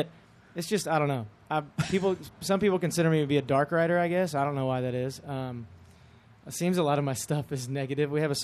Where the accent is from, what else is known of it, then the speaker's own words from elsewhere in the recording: Texas, United States; growing up in Texas and seeing how many Texas acts that build huge followings